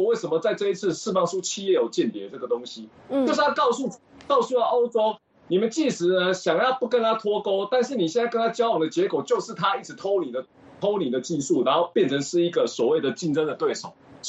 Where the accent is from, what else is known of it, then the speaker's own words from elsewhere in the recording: Taiwan; 我们台湾人讲的红绿灯联盟